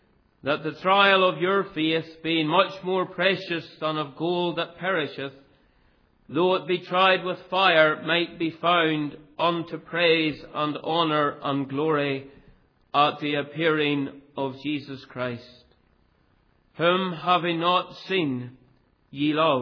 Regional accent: Cullybackey, Northern Ireland, United Kingdom; born there; I was brought up in a Christian home. And I was born in Culibacky, just outside of Ballymena.

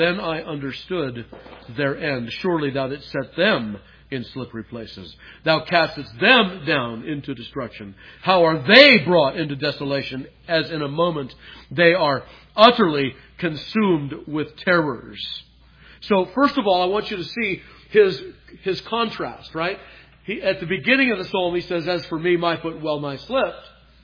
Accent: California, United States; I grew up in California. We'd go up to the Sierras, and we'd be driving those mountain roads.

